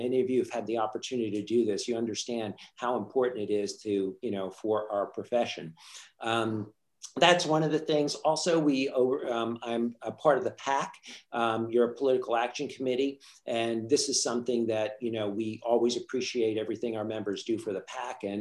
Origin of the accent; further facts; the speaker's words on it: New York, United States; I am a New Yorker. We have a lot of New Yorkers on this call. My mother's from Little Italy and my father's from Arthur Avenue in the Bronx. We are very Italian people.